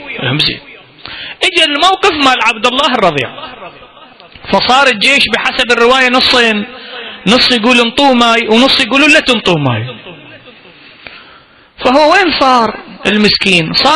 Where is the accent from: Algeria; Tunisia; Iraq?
Iraq; Baghdad, Baghdad Governorate; عندنا في بغداد قبل أربعين سنة في بغداد